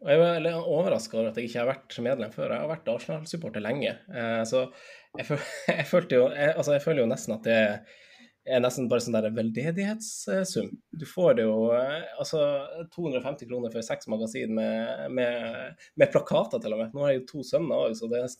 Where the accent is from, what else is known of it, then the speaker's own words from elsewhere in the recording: Finnsnes, Troms, Norway; moved away; jeg husker jeg er fra Finnsnes, da jeg fortsatt bodde på Finnsnes